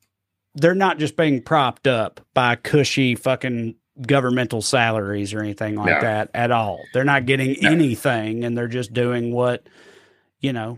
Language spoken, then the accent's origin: English; Tennessee, United States; let's move from your adopted home state into my home state, Tennessee